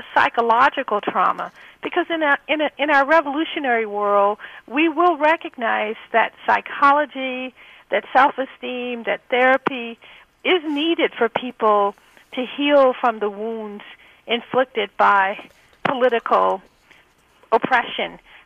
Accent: the South, United States; Even though I was raised in the South

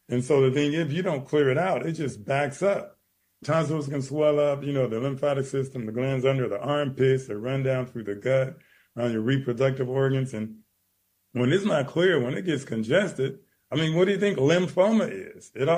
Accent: Los Angeles, California, United States; And I grew up in Watts, and I used to make sugar syrup because we couldn't afford the syrup all the time.

